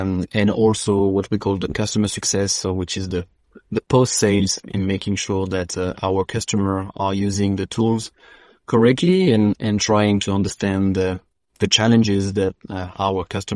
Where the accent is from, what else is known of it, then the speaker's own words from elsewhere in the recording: France; accent: French; English is a second language; So ADVIES, we are a French company, as you can hear from my accent. We are the headquarters is in Toulouse.